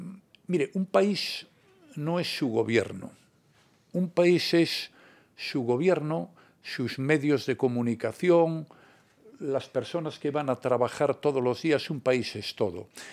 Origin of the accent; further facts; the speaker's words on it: Spain; porque yo soy español y en España somos 50 millones, ¿no?